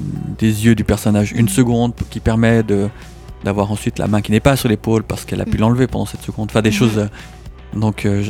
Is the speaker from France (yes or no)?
no; Valais, Switzerland; comme je suis du Valais, que j'ai aussi plein de copains et tout un réseau en Valais